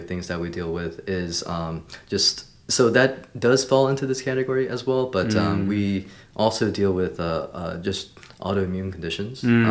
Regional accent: Athens, Georgia, United States; moved away as an adult; So I actually am from Georgia originally. Mm-hmm. So I was born in Athens, which is UGA town.

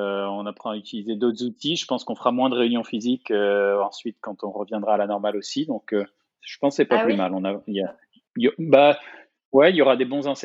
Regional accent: Marseille, Provence-Alpes-Côte d'Azur, France; now in Paris, France; je viens de faire la bascule entre le plus de temps passé à Paris que mon enfance passée à Marseille.

